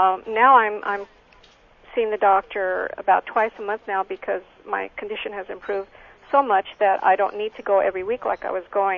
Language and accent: English; Ontario, Canada; Okay, I'm from Ontario, and I'm retired now